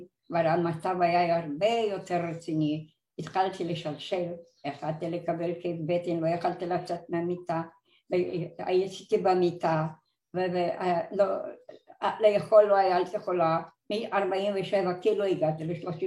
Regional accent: Mohyliv-Podilskyi, Vinnytsia Oblast, Ukraine; now in Israel; אני ניצולת שואה, אני באה ממקום מאוד קשה ששמו פאביאר ומוגילב פדולסק, הילדות הייתה קשה, ועד היום אני עדיין לא שכחתי

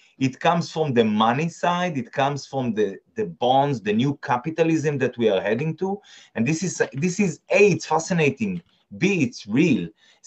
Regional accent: Northern District, Israel; I mean, to be honest, I'm from the Golan Heights, not from Tel Aviv.

